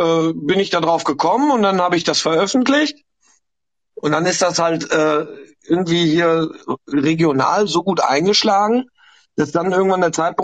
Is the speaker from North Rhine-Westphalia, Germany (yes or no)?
yes; Winterberg, North Rhine-Westphalia, Germany; ich komme ja aus Winterberg, das ist ja kein Geheimnis.